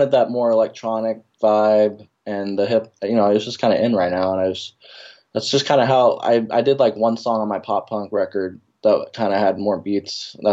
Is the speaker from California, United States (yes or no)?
yes; Sacramento, California, United States; I'm from Sacramento, California. Been here. I'm 23 years old. Been here forever, so.